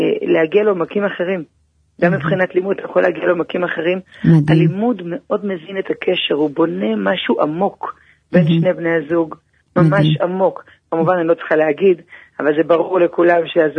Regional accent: Jerusalem, Jerusalem District, Israel; אני ילידת ירושלים, אתך גדלתי במאה שערים

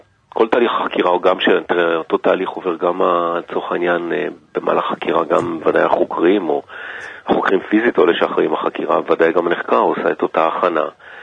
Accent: Tel Aviv, Tel Aviv District, Israel; גדלתי בתל אביב, והיום אני גר בשרון, ביישוב שנקרא צורנה.

